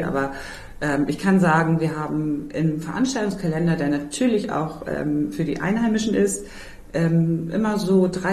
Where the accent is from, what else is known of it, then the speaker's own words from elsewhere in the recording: St. Michael, Schleswig-Holstein, Germany; Ich komme persönlich aus St. Michael, da gibt es auch immer einen kleinen Weihnachtsmarkt.